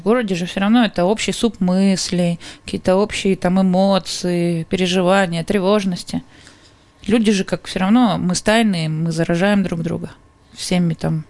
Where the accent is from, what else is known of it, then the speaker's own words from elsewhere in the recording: Yekaterinburg, Sverdlovsk Oblast, Russia; Я из Екатеринбурга, он, конечно, большой город, но не настолько.